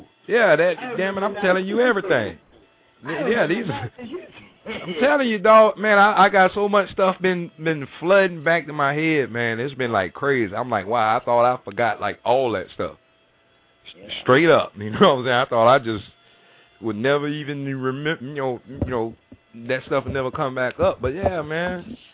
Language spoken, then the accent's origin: English; Southern United States, United States; I said, man, I'm from the South, brother. I'm from the South.